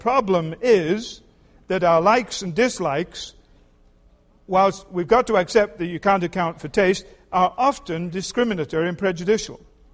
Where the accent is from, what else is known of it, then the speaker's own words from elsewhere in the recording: England, United Kingdom; born there; I was born in England in 1930. The war started in 1939.